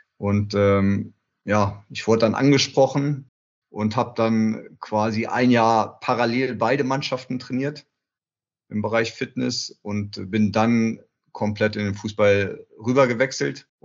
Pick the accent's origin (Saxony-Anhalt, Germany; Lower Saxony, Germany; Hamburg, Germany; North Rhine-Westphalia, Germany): Lower Saxony, Germany; Hanover; aus meiner Heimatstadt in Hannover